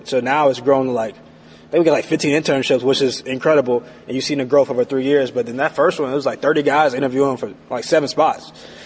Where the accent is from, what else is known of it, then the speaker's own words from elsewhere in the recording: Southeast, United States; And so I think we're all from the Southeast. We're a bunch of Southern boys out, heading out to California.